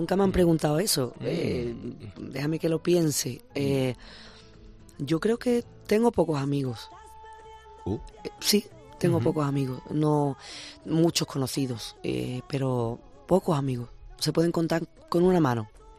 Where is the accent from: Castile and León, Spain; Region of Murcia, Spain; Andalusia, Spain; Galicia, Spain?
Andalusia, Spain; Seville; Prefiero vivir en el campo, no quiero ir a Triana, ¿sabes? Yo soy de Triana, pero no voy a Triana ni qué más. No. Me quedo en el campo, me quedo con mis hijos.